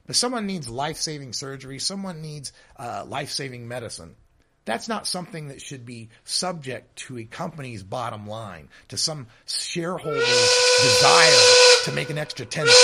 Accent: Idaho, United States; In my home state of Idaho, the private prison that the contract that they had there required that the state keep a 90% occupancy rate

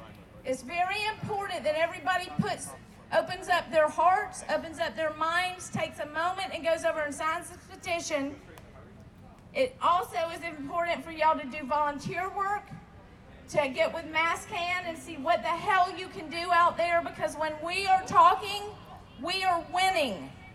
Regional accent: Atlanta, Georgia, United States; Good morning, Boston. I'm from Atlanta, Georgia.

